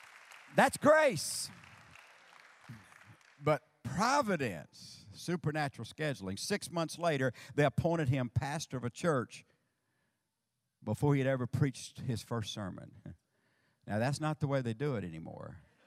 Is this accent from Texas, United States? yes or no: yes; Sour Lake, Texas, United States; I'm from Sour Lake, Texas. I know you're really excited to know where Sour Lake is. But it's really the home of Texaco.